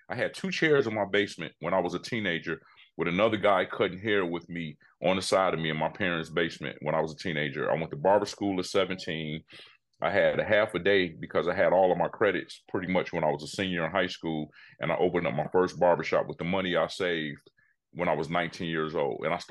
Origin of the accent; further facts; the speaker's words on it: Chicago, Illinois, United States; Born and raised Chicago, Illinois. But I have traveled all over the world now, but no place like Chicago when it's summertime.